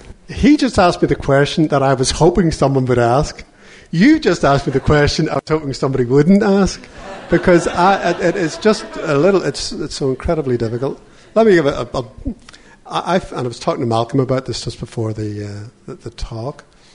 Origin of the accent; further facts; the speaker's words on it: Australia; But I'm an Australian, you're Australians.